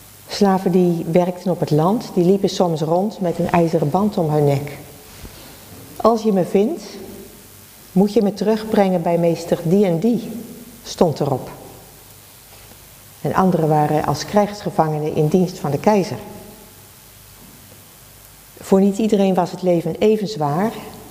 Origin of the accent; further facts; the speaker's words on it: Dordrecht, South Holland, Netherlands; In Dordrecht bijvoorbeeld, waar ik vandaan kom